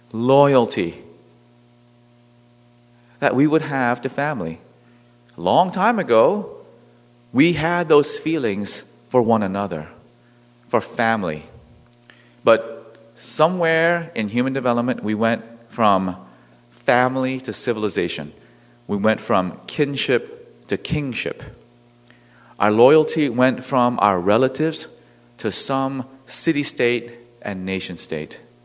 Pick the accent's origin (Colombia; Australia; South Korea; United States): South Korea; is a huge Korean diaspora all over the world. We have to be the best at everything. Why? Because my home country has suffered colonial humiliation for 5,000 years.